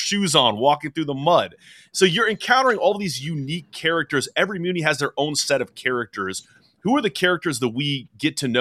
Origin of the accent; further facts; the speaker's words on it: West Coast, United States; now in North Carolina, United States; I'm a bit of a transplant here in North Carolina. I grew up on the West Coast.